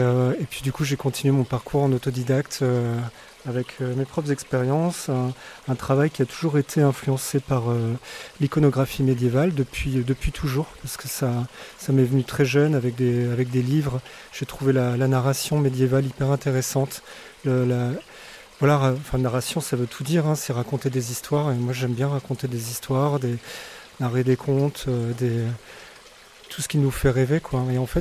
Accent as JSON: {"language": "French", "town": "Limoges", "region": "Nouvelle-Aquitaine", "country": "France", "tie": "born or raised there", "said": "parce que j'ai grandi à Limoges et c'est une ville d'émail."}